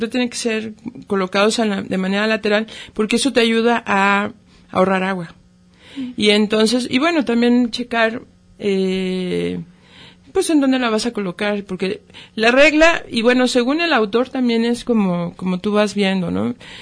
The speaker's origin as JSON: {"language": "Spanish", "country": "Mexico"}